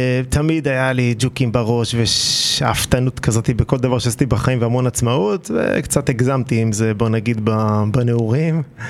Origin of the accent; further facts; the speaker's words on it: Even Yehuda, Central District, Israel; טוב, אז גדלתי באבן יהודה, שהייתה אז מושבה של בערך 3,000 איש